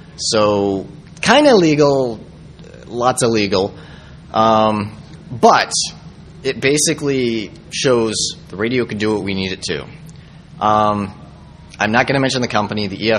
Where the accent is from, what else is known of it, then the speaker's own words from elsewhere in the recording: Canada; because I'm Canadian